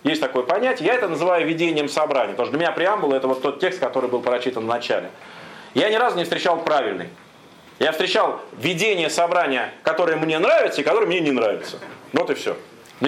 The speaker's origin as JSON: {"language": "Russian", "region": "Moscow", "country": "Russia", "said": "представьте себе, я из Москвы, приезжаю куда-нибудь в Иркутск"}